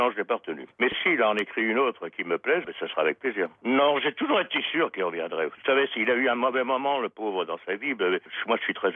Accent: France; now in United States; moi, je ne suis pas américain, je suis français. Je ne fais que vivre ici

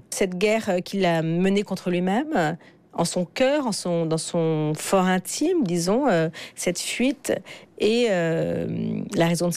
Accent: France; Je suis une petite fille d'immigrée, je ne l'oublierai jamais, je ne l'oublie pas, ça fait partie de ma vie. Mais je ne suis pas coupable, je suis française

